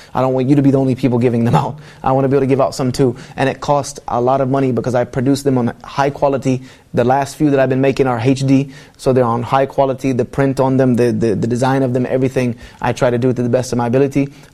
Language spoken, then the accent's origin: English; the South, United States; forgive me for my English. I'm from the South, we have no grammar or anything like that. We just talk.